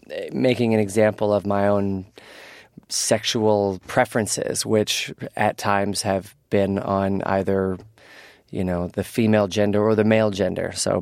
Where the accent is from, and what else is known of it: Richmond, Virginia, United States; born or raised there